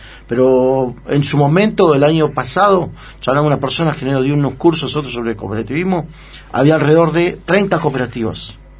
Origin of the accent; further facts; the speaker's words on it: Comodoro Rivadavia, Chubut, Argentina; born there; Estoy hablando de Diadema Argentina, en Comodoro.